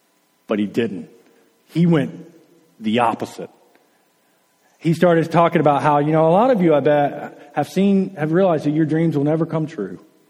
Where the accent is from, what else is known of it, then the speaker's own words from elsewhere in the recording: Alabama, United States; accent: Alabama; I feel like my Alabama accent really came out when I said orange.